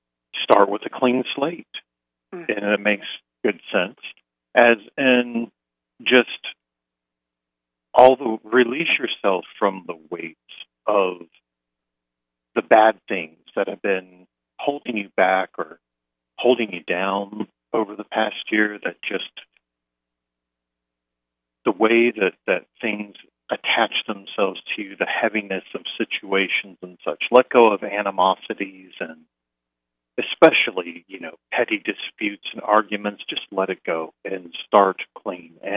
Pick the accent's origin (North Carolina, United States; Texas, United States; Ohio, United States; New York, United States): North Carolina, United States; I am Tuscarora from Robeson County, North Carolina. I am Bear Clan.